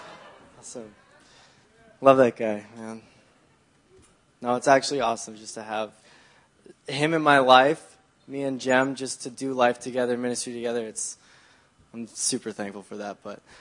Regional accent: Langley, British Columbia, Canada; Yeah, I grew up here in Langley. I was born at a young age, and so yeah, I've like lived here all my life.

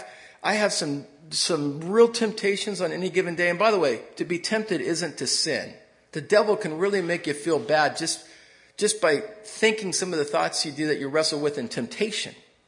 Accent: United States; What are they going to do to me? I'm an American. I just knew it. I'm an American.

